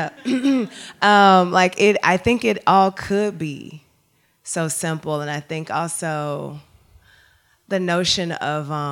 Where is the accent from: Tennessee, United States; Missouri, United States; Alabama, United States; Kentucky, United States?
Missouri, United States; St. Louis; Growing up in St. Louis, I'm really thank you for sharing about your parents.